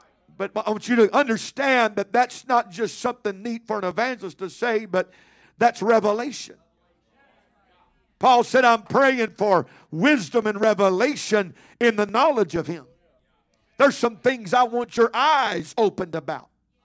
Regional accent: United States; I was displaying emotion because I'm an American.

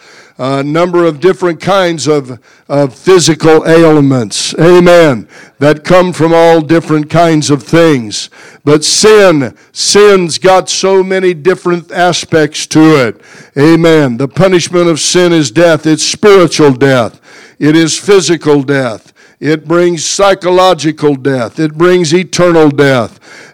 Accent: Kansas, United States; But I'm not from Tennessee. I'm from Kansas.

